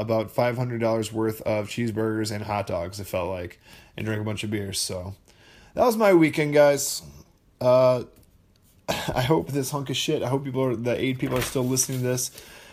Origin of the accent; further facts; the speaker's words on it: Oakfield, Wisconsin, United States; we had the corn roast in my hometown, Oakfield, Wisconsin, at the Oakfield Conservation Club.